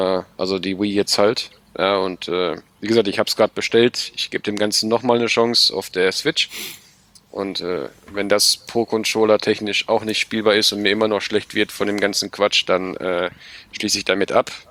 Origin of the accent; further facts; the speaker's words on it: Sweden; Ich bin Schwede.